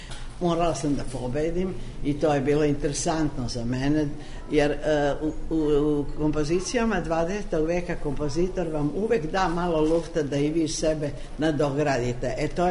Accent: Sarajevo, Federation of Bosnia and Herzegovina, Bosnia & Herzegovina; Ja sam znala da će to biti moja životna prekretnica jer sam došla iz Sarajeva

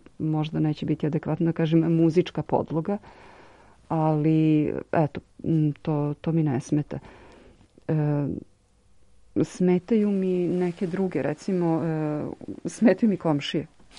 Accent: Belgrade, Serbia; živim, ja sam iz Beograda, živim u Beogradu i prosto živim i u centru Beograda

